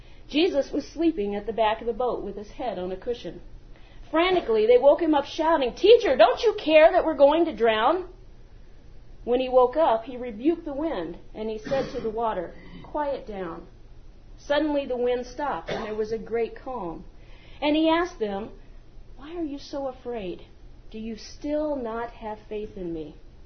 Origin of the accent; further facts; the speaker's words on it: Marion, Indiana, United States; born there; also born or lived in Muskogee, Oklahoma; I was born in Marion, Indiana